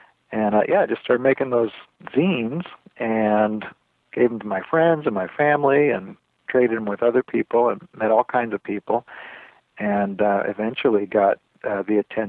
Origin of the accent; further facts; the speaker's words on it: Iowa, United States; now in California, United States; I live in California, and been out here about 12 years, but I grew up in the Midwest. In Iowa, and was raised in a small town